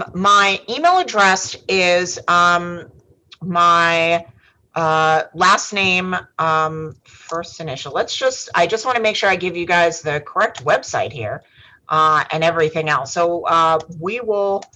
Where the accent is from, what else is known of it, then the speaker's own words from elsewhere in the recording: New York, United States; I didn't grow up in this district, but I grew up on Long Island.